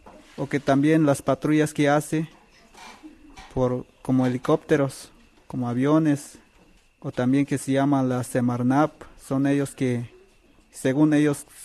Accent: Chiapas, Mexico; somos 100% mexicanos, somos originarios como chiapanecos.

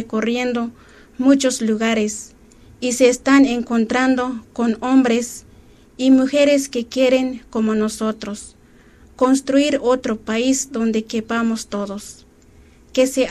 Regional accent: Mexico; Todos somos mexicanos, pero con distintas culturas.

